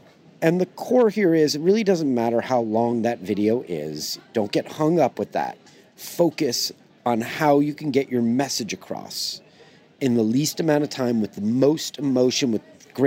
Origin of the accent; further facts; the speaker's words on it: Hermosa Beach, California, United States; I am out here on vacation in my hometown, Hermosa Beach, California, which is connected to Manhattan Beach. Those are really my two hometowns that are like, they're like sister cities.